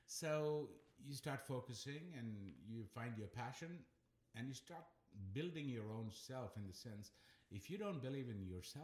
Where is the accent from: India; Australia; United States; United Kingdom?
India; as a child growing up in India